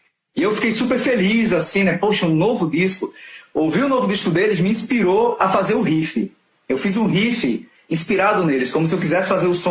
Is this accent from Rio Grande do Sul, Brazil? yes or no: no; Recife, Pernambuco, Brazil; now in Porto Velho, Brazil; eu não sou de Porto Velho, né? Eu sou de Recife. Mas desde que eu cheguei aqui